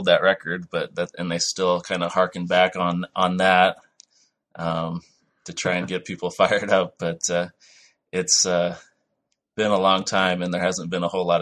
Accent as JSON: {"language": "English", "town": "Seattle", "region": "Washington", "country": "United States", "said": "I am from Seattle, and I live in Seattle currently."}